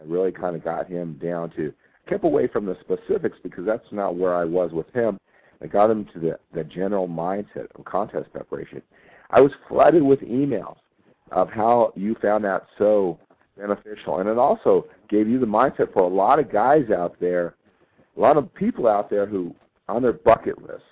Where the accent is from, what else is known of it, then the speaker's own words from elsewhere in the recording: Sacramento, California, United States; My hometown.